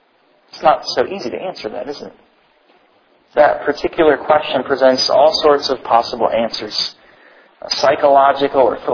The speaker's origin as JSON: {"language": "English", "town": "Columbus", "region": "Ohio", "country": "United States", "tie": "born or raised there", "also_born_or_lived": "Dayton, United States", "said": "born in Dayton, Ohio. I grew up in Columbus, Ohio."}